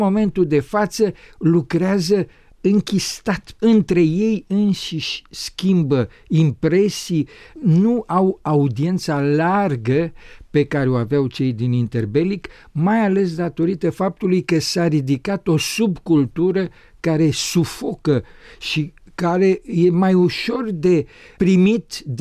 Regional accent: Bucharest, Romania; born there; M-am născut în București în 1946

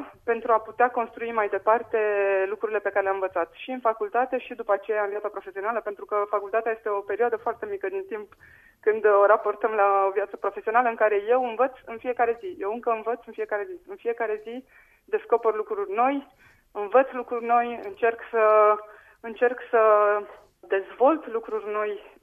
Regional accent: Romania; eu venind totuși din România, sau cel puțin cum am fost eu crescută, cum am fost crescut în România, cum am fost crescută de părinții mei

